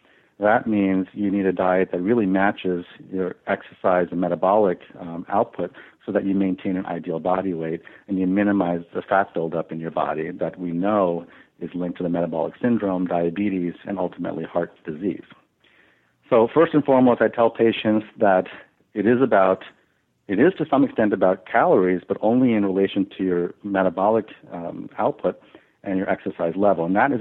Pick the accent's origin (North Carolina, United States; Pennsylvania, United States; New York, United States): New York, United States; I think in our society, you know, I was born and raised in Long Island